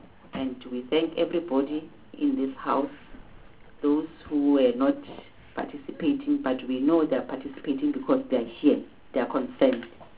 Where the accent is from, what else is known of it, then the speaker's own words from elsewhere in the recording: South Africa; so that all of us as South African, as responsible citizens of this country, we are able to hold them accountable.